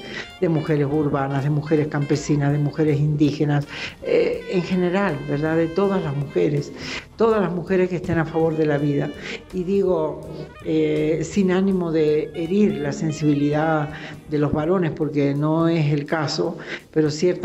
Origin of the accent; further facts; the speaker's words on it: Argentina; de Argentina, una intelectual estudiosa de los movimientos sociales